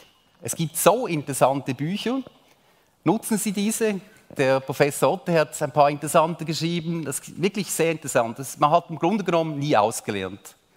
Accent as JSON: {"language": "German", "country": "United States", "tie": "born or raised there", "said": "Ich bin lange Zeit in den USA aufgewachsen und bin mit Sears aufgewachsen."}